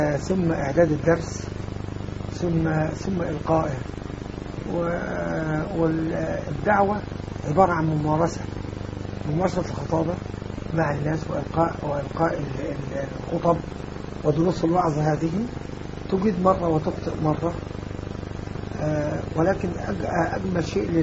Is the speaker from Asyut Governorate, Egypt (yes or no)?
no; Beni Suef Governorate, Egypt; also born or lived in Alexandria / Cairo; انتقلت من الإسكندرية بعد أن انتهيت، عدت مرة ثانية إلى محافظة بني سويف